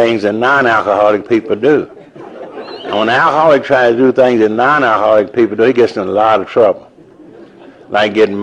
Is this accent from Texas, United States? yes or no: no; Louisville, Kentucky, United States; born there; I was born in Louisville, Kentucky. I came from all them good Christian homes.